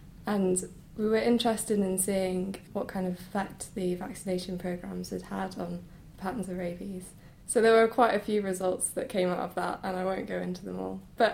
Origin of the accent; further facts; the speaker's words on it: Wales, United Kingdom; I come from Wales originally